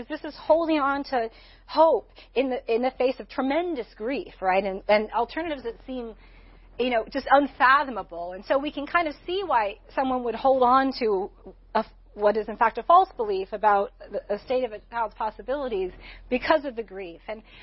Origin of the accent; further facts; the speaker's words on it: Missouri, United States; the senator from my home state of Missouri, Jack Danforth, long retired now